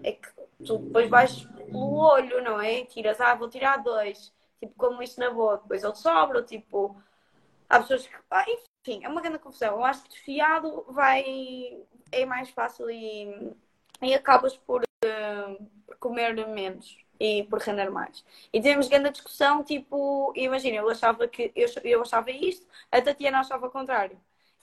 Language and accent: Portuguese; Porto, Norte, Portugal; mas sou do Porto, há mais jeito ir ali.